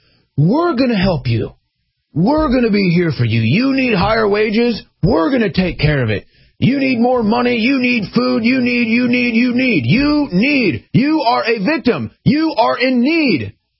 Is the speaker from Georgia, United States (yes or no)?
no; St. Louis, Missouri, United States; it may have been my hometown of St. Louis, guys, look this up.